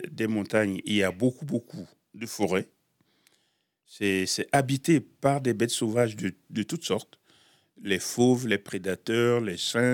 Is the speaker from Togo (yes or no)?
yes; Togo; l'écrit en écrivant ce qui ne se fait jamais chez moi au Togo. On n'écrit pas des contes, on les raconte.